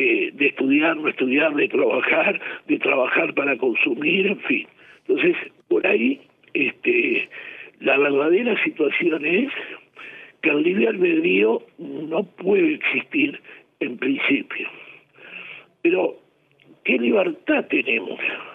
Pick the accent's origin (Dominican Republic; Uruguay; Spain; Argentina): Uruguay; como uruguayo judío que soy